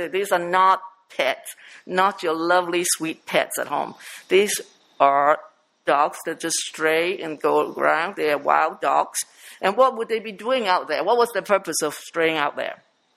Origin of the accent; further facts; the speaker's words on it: Tai Po, New Territories, Hong Kong; I grew up in Taipo, and there are dogs everywhere.